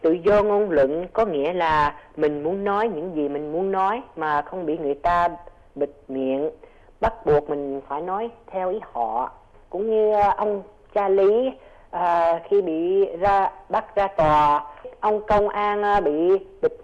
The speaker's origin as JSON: {"language": "Vietnamese", "country": "Australia", "tie": "born or raised there", "said": "Tuy con sinh ra và lớn lên tại Úc, con nghĩ con vẫn còn mang dòng máu Việt, con phải hướng về quê hương, đất tổ, cội nguồn của mình là người Việt Nam."}